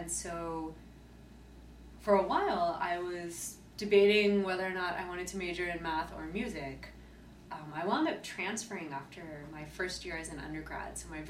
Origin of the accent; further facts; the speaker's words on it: California, United States; I grew up outside of Los Angeles, about 30 miles east of Los Angeles. My parents still live in the same town that I grew up